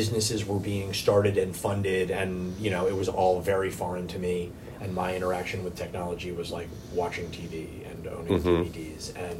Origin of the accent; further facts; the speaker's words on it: New York, United States; I grew up in New York, but I graduated college in 2003, and so came back, you know, late 2003.